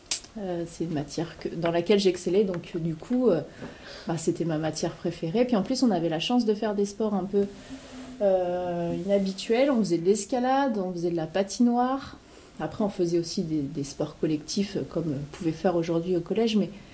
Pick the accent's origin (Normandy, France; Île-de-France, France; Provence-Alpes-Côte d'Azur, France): Normandy, France; Le Havre; J'étais en Normandie, je suis normande à la base, et donc c'était le collège Henri Vallon au Havre.